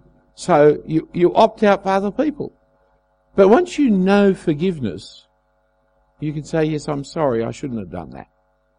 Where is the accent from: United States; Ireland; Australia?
Australia; Actually, I was a British citizen by birth, but then Britain kicked Australia out, so I'm now an Australian citizen.